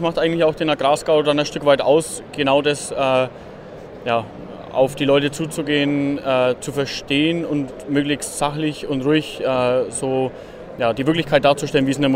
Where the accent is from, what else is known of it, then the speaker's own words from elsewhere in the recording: Bavaria, Germany; wir kommen ja auch aus Mittelfranken bei Ansbach, das passt ja.